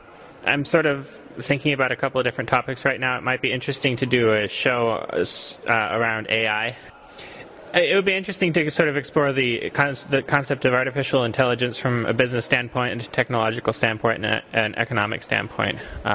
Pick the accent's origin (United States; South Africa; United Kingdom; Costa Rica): Costa Rica; So I helped found a community radio station in my hometown a couple of years ago, and I mostly worked on broadcast and sort of technical website stuff.